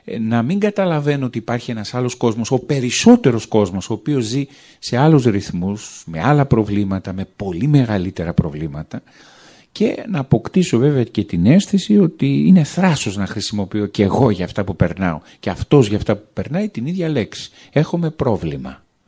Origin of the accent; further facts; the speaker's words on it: Crete, Greece; Λέω είμαστε από την Ελλάδα και εγώ συγκεκριμένα τους λέω είμαι από την Κρήτη.